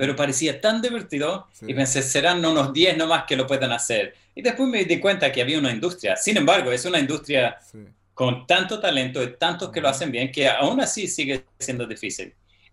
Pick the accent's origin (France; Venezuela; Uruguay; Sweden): Sweden; first language Swedish; Spanish is a second language; also born or lived in Spain; Y crecí en Suecia, viví en Suecia, estuve en Suecia, después por un tiempo me mudé a España, estuve en España por unos años.